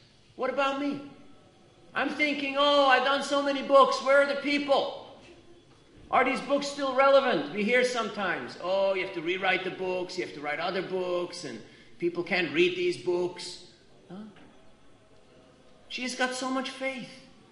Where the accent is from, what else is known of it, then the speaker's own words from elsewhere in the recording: Switzerland; because I told him I'm from Switzerland